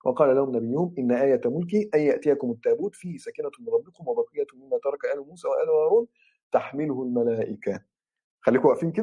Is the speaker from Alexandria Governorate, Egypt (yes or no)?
no; Mansoura, Dakahlia, Egypt; انا من المنصورة